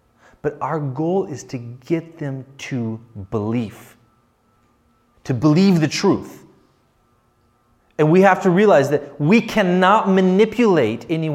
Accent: United States; now in Ukraine; maybe it's because I grew up in the States and I was more used to that kind of stuff, but unfortunately Ukrainians sometimes get taken by them.

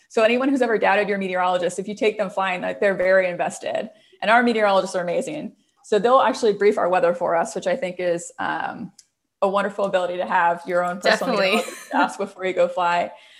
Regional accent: Little Elm, Texas, United States; I'm originally from Little Elm, Texas, which is north of Dallas, a little bit further from where you're located in Houston.

